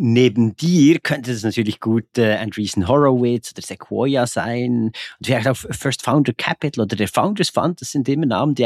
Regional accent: Switzerland

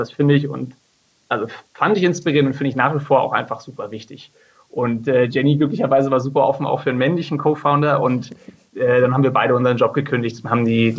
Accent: Berlin, Germany; Ich bin 32, ich komme aus Berlin.

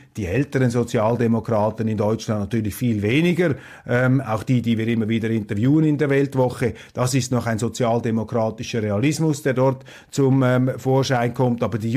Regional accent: Switzerland; Ich meine, ich falle hier als Schweizer aus der Rolle, wenn man immer wieder den Deutschen sich da so handgreiflich einmischt

